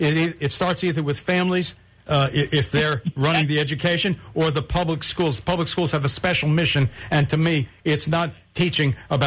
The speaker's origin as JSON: {"language": "English", "town": "Bronx", "region": "New York", "country": "United States", "tie": "born there", "said": "I know Lou is a long veteran in New York City. I was born in the Bronx."}